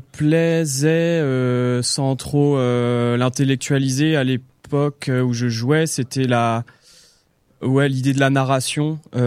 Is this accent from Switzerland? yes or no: no; Réunion; also born or lived in Rouen; je suis né à Rouen, j'ai grandi à l'île de la Réunion, après j'ai fait des études un peu dans plein de coins.